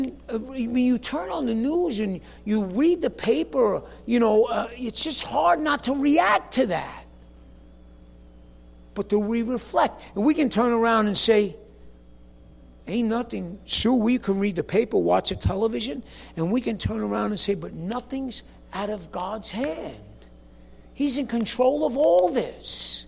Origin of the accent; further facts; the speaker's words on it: Manhattan, New York, United States; you know, Rachel's from the Bronx. I'm from Manhattan. We're born to react.